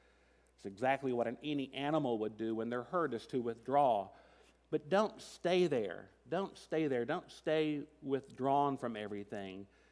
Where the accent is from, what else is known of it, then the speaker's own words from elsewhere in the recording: Tennessee, United States; And I will always be grateful to that small church I grew up in Tennessee